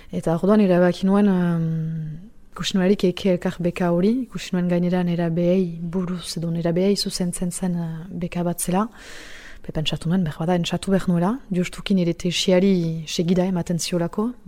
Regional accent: Saint-Jean-de-Luz, Nouvelle-Aquitaine, France; 36 urte ditut, Donibane Lohizunekoa naiz. Euskarako irakasle naiz

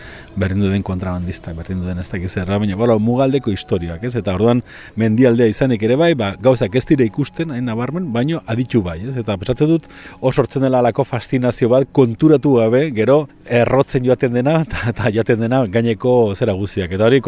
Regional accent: Bera, Navarre, Spain; also born or lived in Lesaka; Lezakarra naiz jaiotzez, beratarra etxez edo

